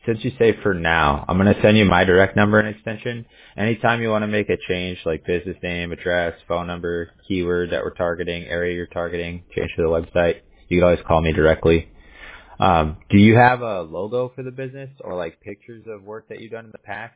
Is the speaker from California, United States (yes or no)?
yes; Huntington Beach, California, United States; I'm from Huntington Beach, California, so I definitely like Beachy.